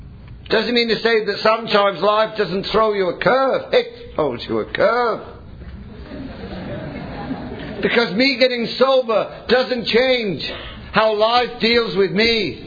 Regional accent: England, United Kingdom; Now, by the way, you probably realize I'm not from Ohio. Not from Ohio. I'm from England. And by the way, I'm not the only drunk that came out of England, I'll tell you now.

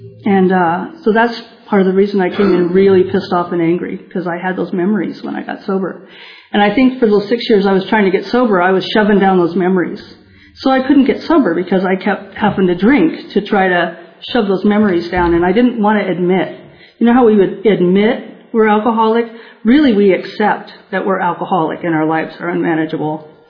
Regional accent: California, United States; I grew up in Orange County, and I grew up in a dysfunctional home.

